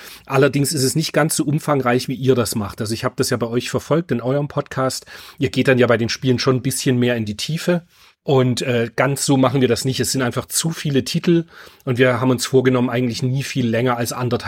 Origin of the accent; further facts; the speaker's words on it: Germany; Ich bin halt in der DDR groß geworden.